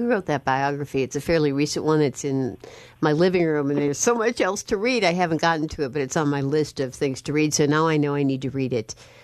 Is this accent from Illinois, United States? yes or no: yes; Chicago, Illinois, United States; I grew up in Chicago, and I must tell you, every time there was a field trip to the planetarium, I was ecstatic